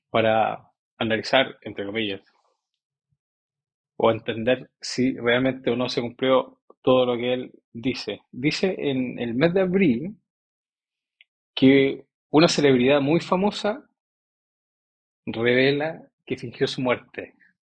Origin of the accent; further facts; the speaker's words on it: Chile; en la región de los ríos, en mi país, Chile